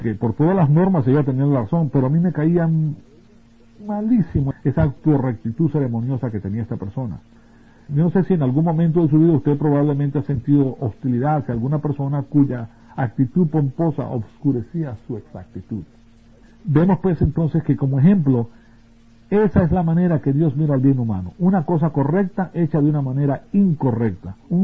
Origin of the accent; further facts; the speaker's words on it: Venezuela; also born or lived in Bolivia; ustedes saben que yo me crié en Venezuela y tuve un año en Bolivia.